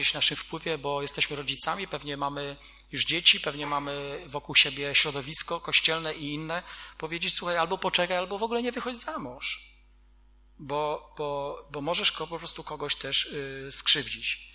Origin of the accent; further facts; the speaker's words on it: Wrocław, Lower Silesian Voivodeship, Poland; born there; Ja się cieszę, że ja mieszkam na wsi. To, że jestem urodzony we Wrocławiu, co to za wielka chluba.